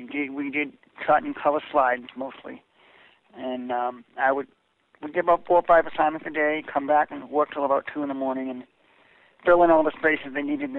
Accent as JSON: {"language": "English", "town": "Stoneham", "region": "Massachusetts", "country": "United States", "tie": "born or raised there", "also_born_or_lived": "Ohio", "said": "Yep, I grew up in Stoneham, Massachusetts. I spent my whole childhood there. And went to college out in Ohio, Kent State. Then I moved back to Massachusetts."}